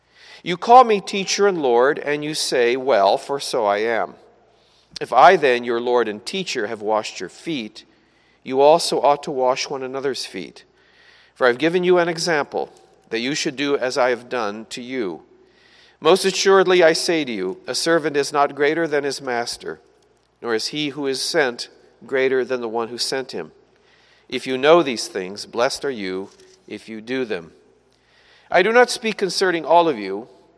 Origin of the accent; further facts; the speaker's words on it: Pella, Iowa, United States; I grew up near Pella, Iowa, and there was a small congregation there that practiced foot washing as a kind of sacrament in their church.